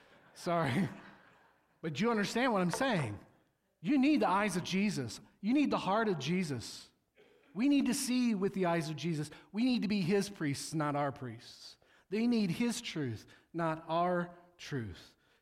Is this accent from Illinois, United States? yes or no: yes; Peoria, Illinois, United States; So I grew up in near Peoria, Illinois. I learned how to fish in the Illinois River.